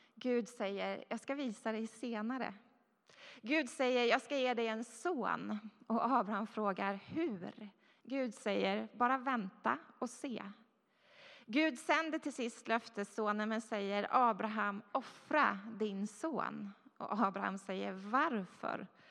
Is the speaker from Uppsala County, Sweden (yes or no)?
no; Stockholm, Stockholm County, Sweden; Ja, jag är uppvuxen då i Stockholm i en kristen familj